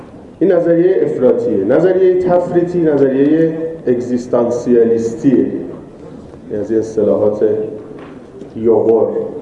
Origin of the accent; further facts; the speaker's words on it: Tehran, Tehran Province, Iran; now in Qom, Iran; من خودم چون حالا بچه تهران هستم و خب سالیان سالم که قم زندگی کردیم و تحصیل کردیم